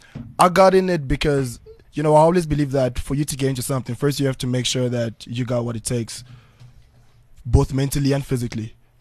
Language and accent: English; Kinshasa, DR Congo; I'm from the Congo, Kinshasa, the DRC.